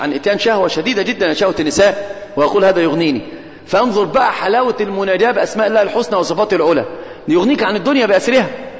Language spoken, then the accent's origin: Arabic; Egypt; عندنا في مصر حاجة اسمها قلب مكاني للحروف